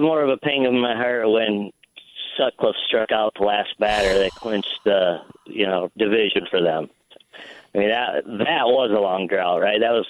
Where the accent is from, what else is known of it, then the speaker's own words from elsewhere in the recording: Rock Falls, Illinois, United States; I grew up in a small town called Rock Falls, Illinois, about 120 miles straight west of Chicago.